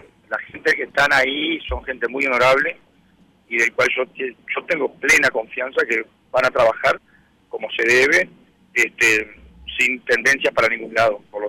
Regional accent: Soriano, Uruguay; Soy de Soriano, fui intendente.

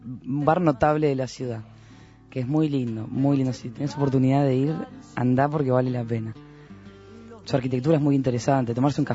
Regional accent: Uruguay; Yo soy uruguaya, entonces no la canto.

